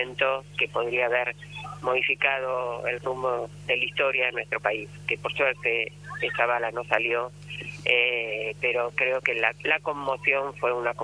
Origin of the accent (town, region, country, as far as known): Argentina